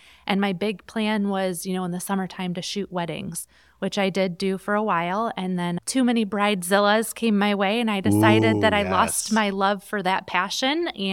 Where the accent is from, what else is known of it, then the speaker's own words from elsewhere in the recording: Port Huron, Michigan, United States; I grew up right here in Port Huron.